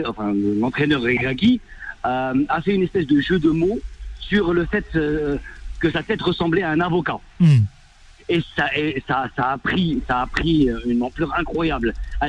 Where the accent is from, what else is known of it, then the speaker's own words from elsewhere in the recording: Morocco; c'est quand même une affiche extraordinaire en tant que marocain et en tant que français.